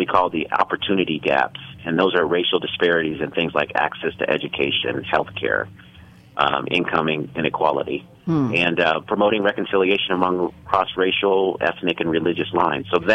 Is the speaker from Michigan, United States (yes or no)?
no; Denver, Colorado, United States; So I am now in my hometown of Denver, Colorado.